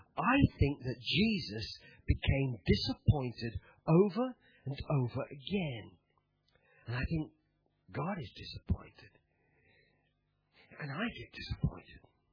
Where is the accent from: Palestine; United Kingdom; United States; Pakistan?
United Kingdom; England; now in Perth, Australia; I come from England, but I love Australia. I love Perth.